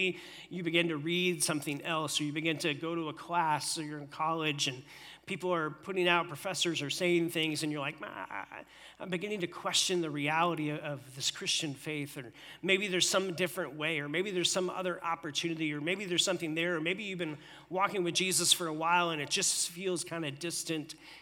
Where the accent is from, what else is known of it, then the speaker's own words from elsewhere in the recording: Pennsylvania, United States; born there; But I know I'm an American. Like, I was born here, born in Pennsylvania.